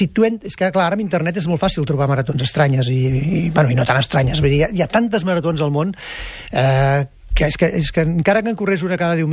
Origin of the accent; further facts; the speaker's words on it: L'Ametlla de Merola, Catalonia, Spain; evidentment, a l'Ametlla de Merola, que és el meu poble